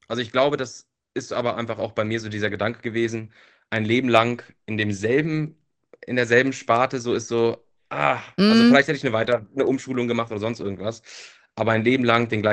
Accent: Germany; Aufgewachsen in der Nähe von Hamburg, in so einem kleinen Dorf.

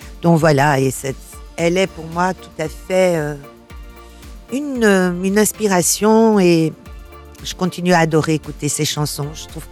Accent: Brussels, Belgium; now in France; Moi, je venais de Bruxelles, j'étais une immigrée.

